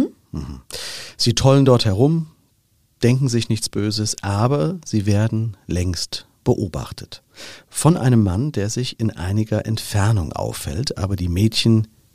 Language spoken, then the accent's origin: German; Frankfurt, Hesse, Germany; ich als Frankfurter